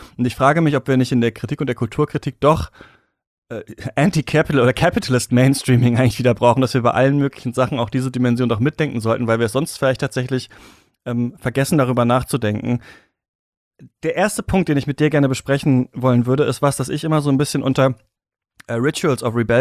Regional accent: East Germany, Germany; born there; ich bin wirklich echt so kurz vor Mauerfall geboren im Osten

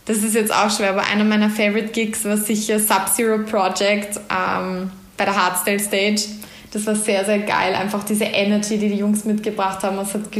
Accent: Vienna, Austria; born or raised there

